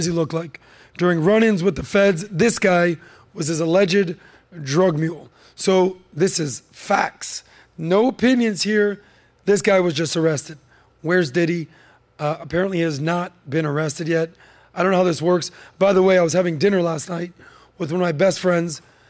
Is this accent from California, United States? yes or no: no; Miami Beach, Florida, United States; I live 5 minutes from there. I grew up in Miami Beach.